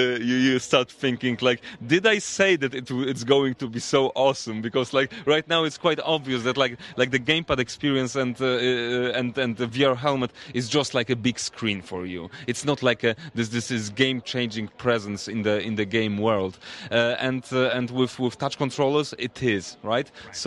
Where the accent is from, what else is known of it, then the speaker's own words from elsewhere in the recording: Poland; We come from Poland.